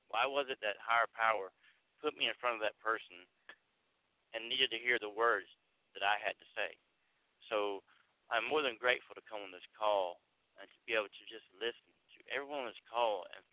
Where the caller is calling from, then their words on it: Pennsylvania, United States; I'm actually calling from Pennsylvania today, and it's beautiful here.